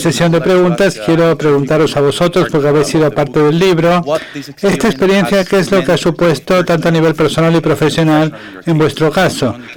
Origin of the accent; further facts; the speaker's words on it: California, United States; born there; Nací en California